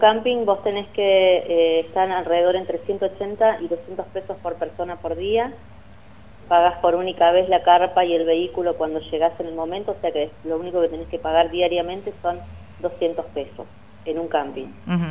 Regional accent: San Antonio Oeste, Río Negro, Argentina; obviamente yo soy nativa de nuestra ciudad de San Antonio

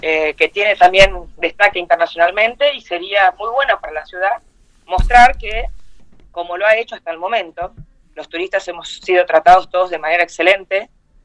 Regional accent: Argentina; also born or lived in Brazil; yo soy mitad argentina, mitad brasilera.

